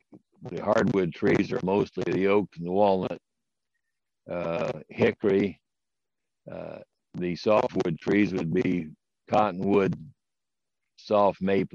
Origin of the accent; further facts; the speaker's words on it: Lafayette, United States; I grew up here in Lafayette, started working for Holderman Farm Management Service back in February of 58